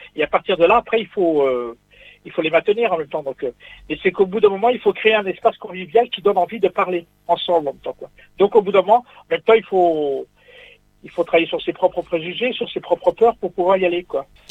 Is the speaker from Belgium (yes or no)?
no; France; born there; parce qu'avant j'étais algérien, maintenant j'ai la double nationalité, pourtant je suis né en France.